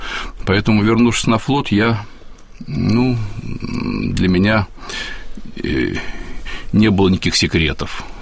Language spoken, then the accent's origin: Russian; Saint Petersburg, Russia; вернуться в родной город, который очень люблю. Вот, и там мои предки издревле жили в Петербурге.